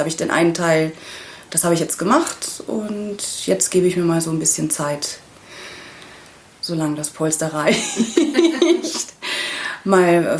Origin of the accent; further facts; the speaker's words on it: Bavaria, Germany; ich komme aus Bayern. Auch wenn man es jetzt nicht so direkt hört.